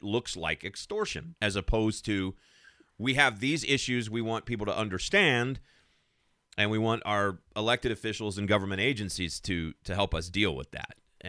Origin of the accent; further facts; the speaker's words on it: United States; Let me just kind of interject here, because as an American, I want to fix that.